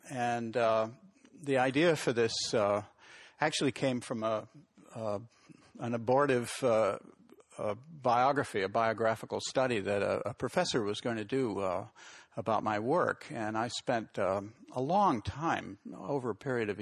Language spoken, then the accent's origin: English; New England, United States; now in California, United States; like so many people I know, and probably half the people in this room, am an immigrant to California. I came here from New England, and Hallelujah Junction documents that trip.